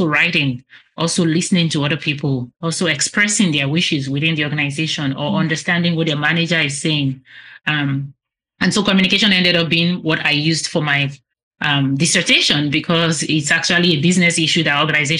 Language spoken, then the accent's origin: English; Nigeria; moved away as an adult; now in United States; But for me, I was born and raised in Nigeria.